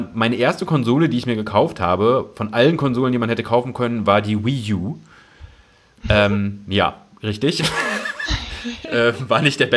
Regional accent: Osnabrück, Lower Saxony, Germany

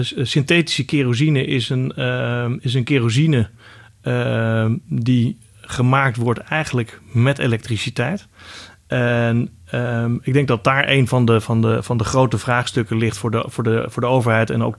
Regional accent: Kuinre, Overijssel, Netherlands; born there

